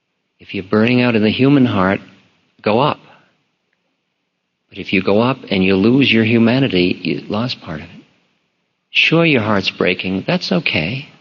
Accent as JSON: {"language": "English", "country": "United States"}